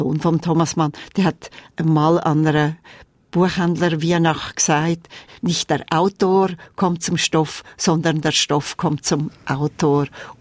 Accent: Glarus, Switzerland; Ich bin im Glarnerland aufgewachsen

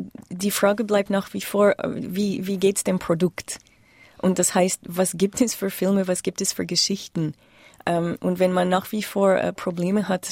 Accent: Canada; now in Switzerland; als Kanadierin, als ich in die Schweiz gekommen bin

